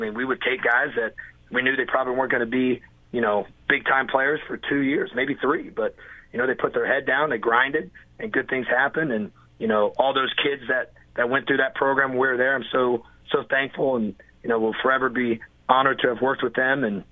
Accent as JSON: {"language": "English", "town": "Columbus", "region": "Ohio", "country": "United States", "said": "I was from Columbus, Ohio. My wife's family's from Columbus, Ohio."}